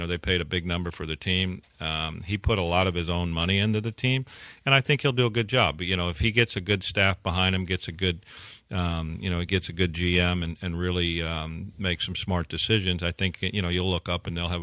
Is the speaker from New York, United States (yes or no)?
no; St. Louis, Missouri, United States; now in Houston, United States; I even looked at buying a piece of the Cardinals, but I couldn't get control. That's my hometown.